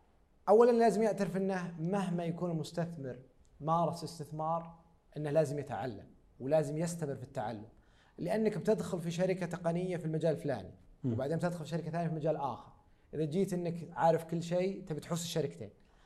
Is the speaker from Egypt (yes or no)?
no; Saudi Arabia; مهم جدا لنا كسعوديين أننا ما ننزلق في العنصرية